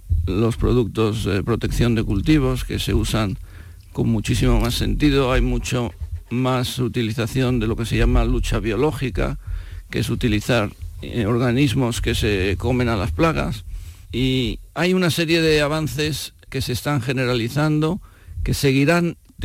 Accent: Madrid, Community of Madrid, Spain; also born or lived in Andalusia; now in Córdoba, Spain; yo aunque nací al sur de Andalucía, yo me crié en Madrid. Y mi cultura es más castellana

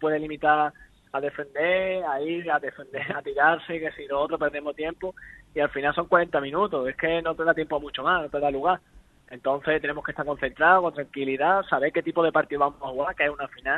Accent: Málaga, Andalusia, Spain; para mí, como malagueño que soy, es maravilloso

